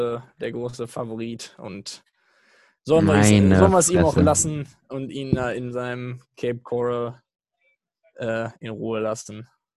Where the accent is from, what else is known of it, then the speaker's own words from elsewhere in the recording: Germany; was für mich persönlich als Deutscher überhaupt keinen Sinn ergibt